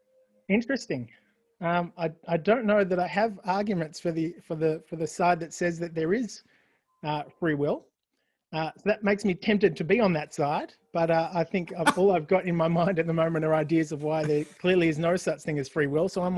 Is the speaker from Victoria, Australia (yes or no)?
yes; Melbourne, Victoria, Australia; also born or lived in Brisbane; Yeah, so I grew up in Melbourne all my life and then went to Brisbane for 10 years and then came back again.